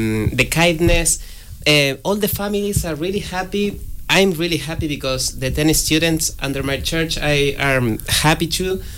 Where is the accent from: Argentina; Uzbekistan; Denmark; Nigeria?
Argentina; English is a second language; now in United States; I'm from Argentina, and I'm really happy to be here